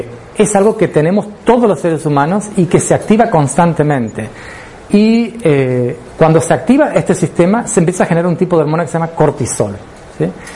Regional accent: Chaco, Argentina; una llamada de mi hermana, del Chaco, de Argentina. Yo soy del Chaco.

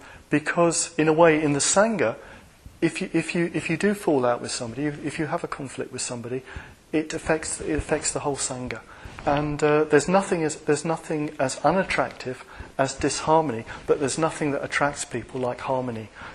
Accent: England, United Kingdom; Go to England. I'm not saying that because I'm English.

